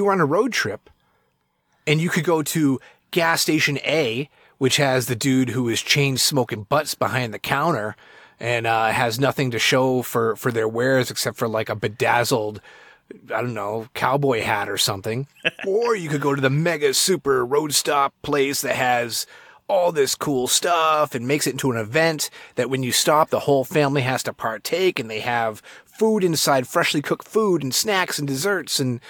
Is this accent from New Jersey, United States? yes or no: no; Massachusetts, United States; I'm not from Texas. I'm from Massachusetts.